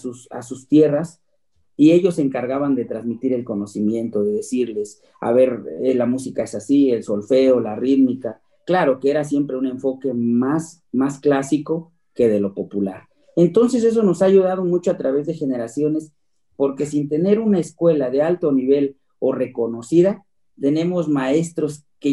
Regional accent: Oaxaca, Mexico; anteriormente la música oaxaqueña siempre ha sido una tradición porque es parte de nuestra cultura. En Oaxaca es tierra de músicos.

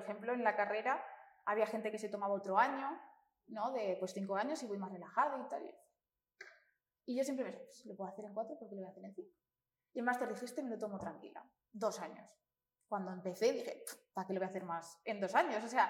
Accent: Castilla-La Mancha, Spain; also born or lived in Madrid; yo soy de una aldea de Cuenca y a mí me gusta no ir corriendo a los sitios

